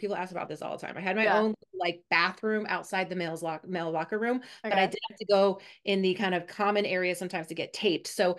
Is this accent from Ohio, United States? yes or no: no; Denver, Colorado, United States; I'm the eldest of four girls, so I have three younger sisters. I grew up in Denver, Colorado.